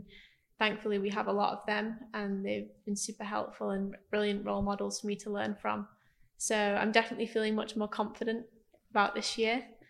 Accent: United Kingdom; not just as a British rider, obviously I'm biased

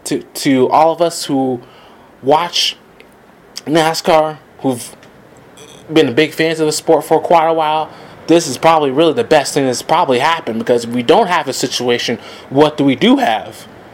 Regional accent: Georgia, United States; Chase is going to be my next man, because he is from Georgia, and I'm from Georgia as well.

